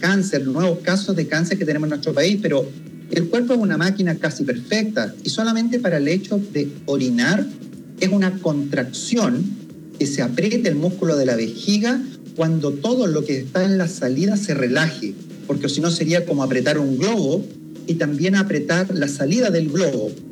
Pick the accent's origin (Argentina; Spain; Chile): Chile; como médico chileno